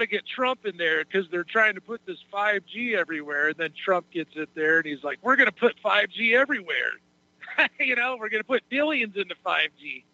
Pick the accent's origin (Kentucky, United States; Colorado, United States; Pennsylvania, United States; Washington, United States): Washington, United States; I'm from Washington State.